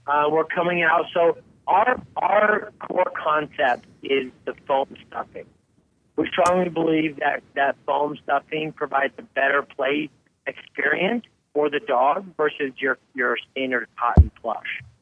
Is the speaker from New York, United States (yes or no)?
no; Houston, Texas, United States; We're all best friends from growing up in Houston, and we all had dogs